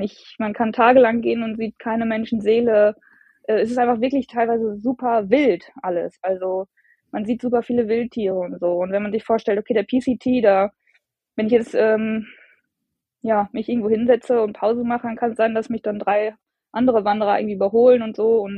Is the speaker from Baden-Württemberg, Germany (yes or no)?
no; Bielefeld, North Rhine-Westphalia, Germany; ich komme aus Bielefeld, hier gibt es dann auch einen Tierpark